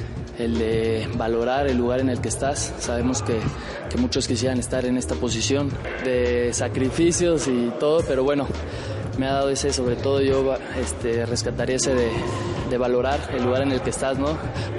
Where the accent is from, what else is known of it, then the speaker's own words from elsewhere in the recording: Morelia, Michoacán, Mexico; soy de aquí, de Morelia, soy nacido aquí en Morelia.